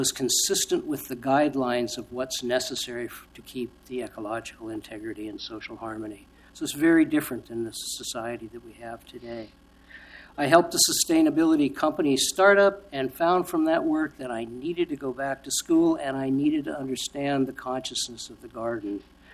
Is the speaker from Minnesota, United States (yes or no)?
no; Portland, Oregon, United States; I'm proud to be a Portlander. I was born and raised in Portland.